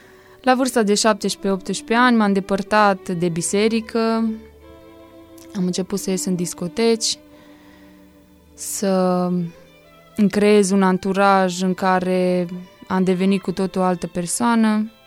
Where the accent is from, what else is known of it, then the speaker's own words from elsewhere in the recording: Zalău, Sălaj County, Romania; sunt din Zalău și am vârsta de 22 de ani.